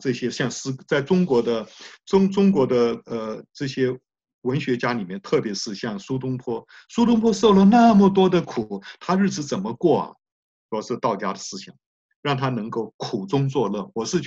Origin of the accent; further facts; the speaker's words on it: Taiwan; 我在台湾出生长大